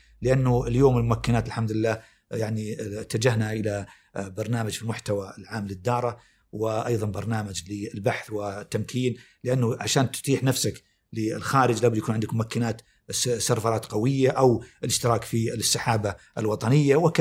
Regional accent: Saudi Arabia; إن نحن كمواطنين لازم ندرك أنه عمقنا قديم وعمقنا في الحكم كسعوديين

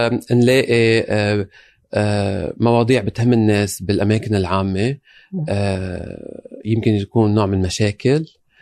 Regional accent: Lebanon; moved away as an adult; now in London, United Kingdom; أنا جاي من لبنان، تقلت عشت بلبنان، اشتغلت بلبنان بنفس هالمواضيع، رجعنا انتقلت على لندن

